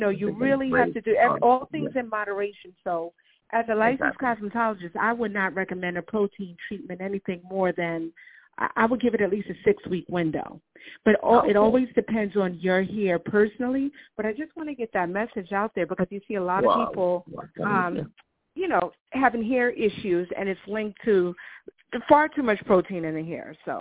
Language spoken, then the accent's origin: English; New Jersey, United States; You know, I'm from New Jersey all day, but Texas is a whole different energy